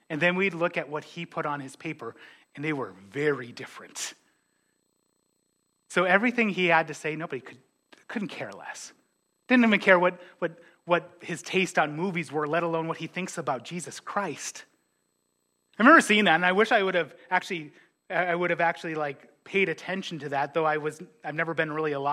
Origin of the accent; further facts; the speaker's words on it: Ellendale, North Dakota, United States; My hometown, Ellendale, North Dakota, it's also where my college is at, Trinity Bible College. It's a small town